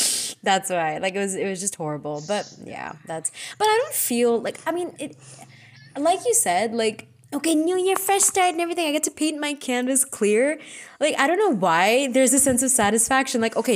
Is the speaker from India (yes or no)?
yes; India; besides we're Indian postgrads